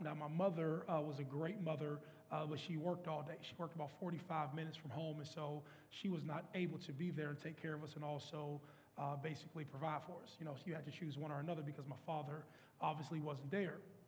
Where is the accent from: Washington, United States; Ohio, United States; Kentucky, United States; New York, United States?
Ohio, United States; Youngstown; But in a nutshell, I'm from Youngstown, Ohio. Grew up in, I like to call it, like, the mid-90s era.